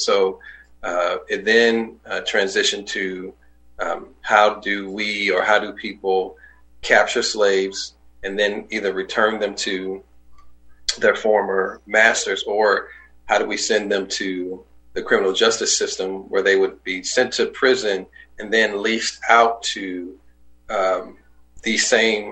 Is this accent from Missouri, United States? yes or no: yes; St. Louis, Missouri, United States; We grew up in North St. Louis, which at the time was a good community. Is a good community, but the community has changed over time.